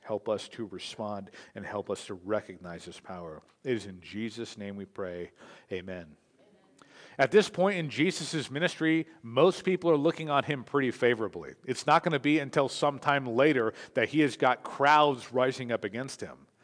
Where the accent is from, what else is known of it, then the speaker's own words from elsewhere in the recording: California, United States; I was raised in Southern California.